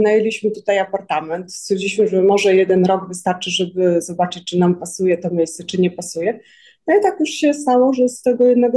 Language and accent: Polish; Warsaw, Masovian Voivodeship, Poland; now in France; pochodzę z Warszawy też, więc za dużym miastem